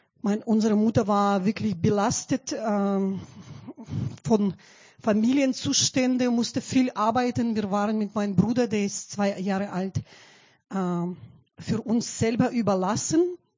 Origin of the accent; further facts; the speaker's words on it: Belarus; German is a second language; Ich komme nicht aus Griechenland. Ich bin Weißrussin, aber ich kann sagen, halb Griechin auch. Oder Deutsche bin ich auch.